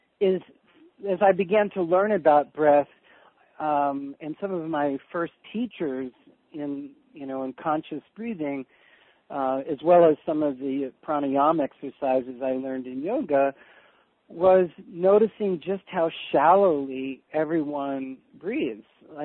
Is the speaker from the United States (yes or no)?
yes; New York, United States; I grew up in outside of New York, and I grew up with a father who was slowly dying of emphysema.